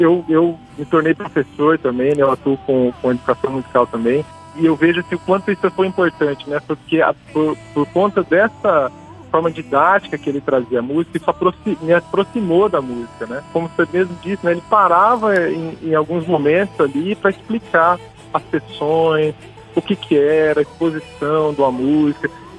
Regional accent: Pontes e Lacerda, Mato Grosso, Brazil; eu vim de uma cidadezinha que chama Ponte de Lacerda, que é uma cidade do interior aqui do Mato Grosso, né? Hoje eu resido aqui em Cuiabá, né, que é a capital.

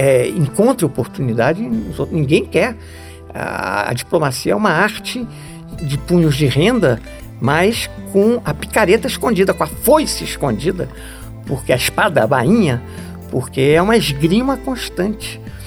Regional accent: Brasília, Federal District, Brazil; eu me senti um pouco, como brasiliense, eu disse, puxa, mas Brasília está apanhando muito

